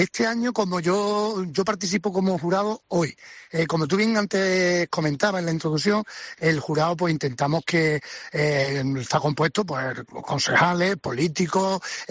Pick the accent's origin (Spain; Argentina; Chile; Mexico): Spain; Cabra, Andalusia; hoy me toca a mí salir de mi localidad, de Cabra